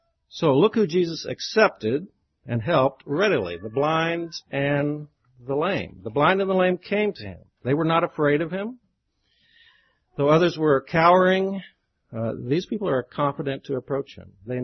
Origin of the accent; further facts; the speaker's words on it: Columbia, Missouri, United States; So I come from Columbia, Missouri.